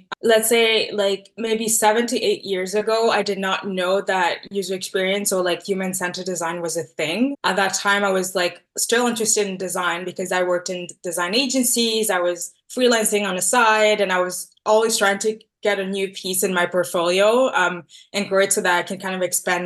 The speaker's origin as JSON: {"language": "English", "country": "Tanzania", "tie": "born there", "said": "I wanted to start with me being East African. So I was born in Tanzania. My dad is from Congo. And so I come from this, in quotes, mixed family with, two parents coming from like neighboring countries."}